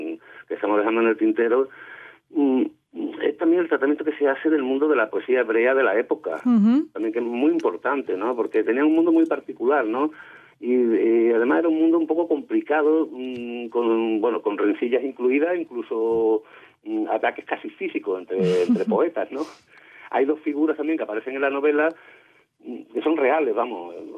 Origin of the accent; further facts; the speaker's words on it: Seville, Andalusia, Spain; yo soy sevillano, pero bueno, por cercanía Córdoba siempre ha supuesto, yo, vamos, me conozco muy bien Córdoba de hace mucho tiempo